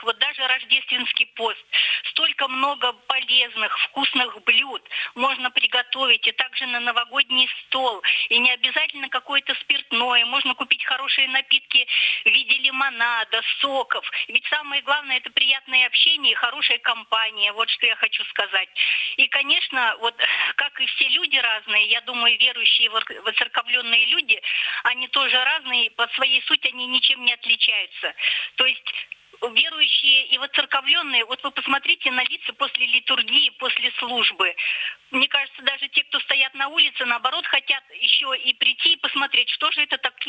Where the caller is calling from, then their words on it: Chelyabinsk, Chelyabinsk Oblast, Russia; я звоню из Челябинска.